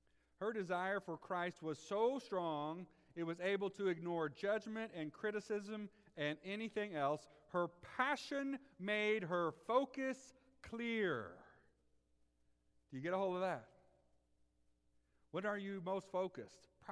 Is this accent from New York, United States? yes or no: no; Noblesville, Indiana, United States; you guys know I'm from Noblesville